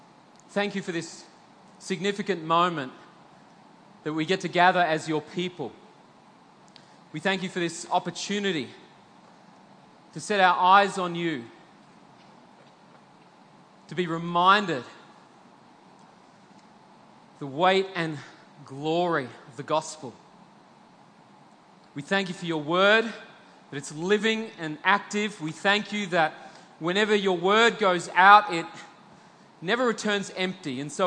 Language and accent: English; Melbourne, Victoria, Australia; I was on a flight home from the US to Melbourne, my hometown, and I was immersed in a gripping book